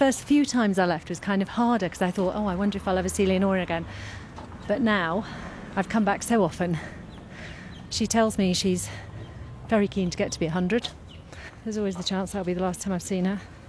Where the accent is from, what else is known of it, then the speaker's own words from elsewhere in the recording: North West England, United Kingdom; I'm from Lancashire too, you know.